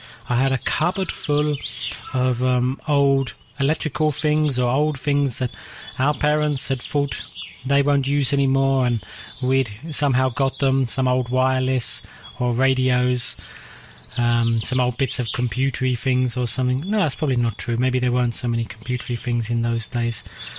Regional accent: England, United Kingdom; because I am English after all

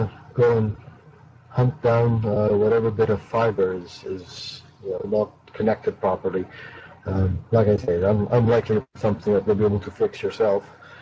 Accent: Elmira, Ontario, Canada; I'm from Elmira, which is in Ontario, Canada, just about an hour west of Toronto in Canada.

